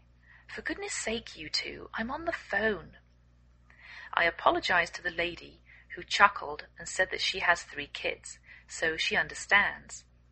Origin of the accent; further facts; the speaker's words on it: England, United Kingdom; I'm English